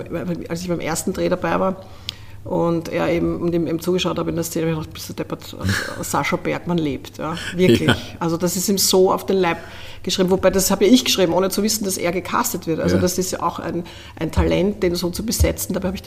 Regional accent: Vienna, Austria; Als Wienerin.

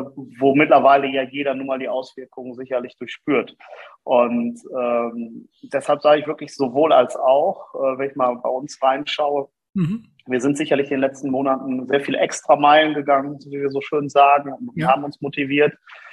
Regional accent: North Rhine-Westphalia, Germany; born there; bin gebürtiger Sauerländer, weiterhin auch wohnhaft im Sauerland und in meinem beruflichen Alltag aber eher in den Großstädten unterwegs, fast schon leidenschaftlicher Rheinländer geworden in den letzten 12, 13 Jahren

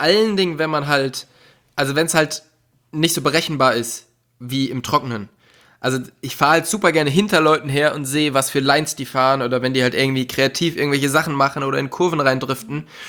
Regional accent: North Rhine-Westphalia, Germany; Ja, ich komme ja aus der Nähe von Köln, also aus dem Oberbergischen Kreis, und das nennen wir auch liebevoll das Schottland von Deutschland, wo es halt einfach gefühlt immer regnet

